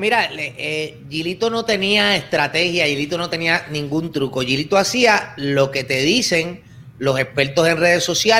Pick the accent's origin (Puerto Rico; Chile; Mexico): Puerto Rico; San Juan; born there; Nací en San Juan, Puerto Rico, el 11 de junio, papá.